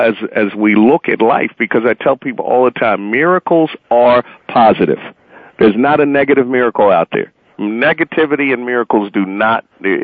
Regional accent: Phoenix, Arizona, United States; And then you add, you know, my hometown of Phoenix in there with Vegas and everybody

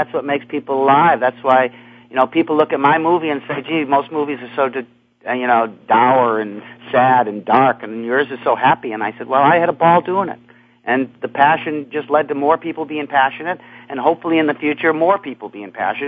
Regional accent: Massachusetts, United States; Well, I was growing up on Cape Cod, so we had water all around us.

